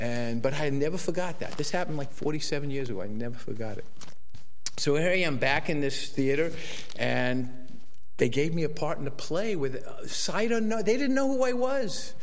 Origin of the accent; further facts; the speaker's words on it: Brooklyn, New York, United States; accent: Brooklynese; And my Brooklynite or Brooklynese comes out. But I was born in Brooklyn. I was a Reformed Jew